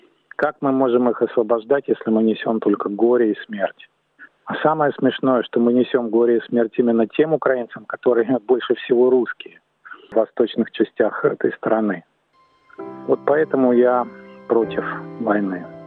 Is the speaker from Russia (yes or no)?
yes; Saint Petersburg, Russia; now in Sydney, Australia; я из Санкт-Петербурга. Я IT-инженер, который работает в одной из медицинских компаний здесь, в Сиднее. В Австралии я с 2008 года, уже 14 лет.